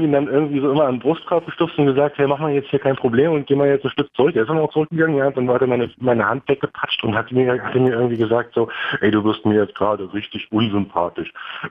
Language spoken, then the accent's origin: German; Berlin, Germany; Aber als Berliner, also ich habe mich mit meinem Nachnamen, ich muss ihn jetzt hier nicht nennen, aber ich habe mich da unsicher gefühlt.